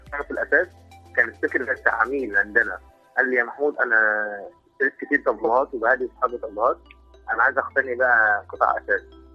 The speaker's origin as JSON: {"language": "Arabic", "country": "Egypt", "said": "احنا كنا مصريين نشوف الحاجات دي ببساطه"}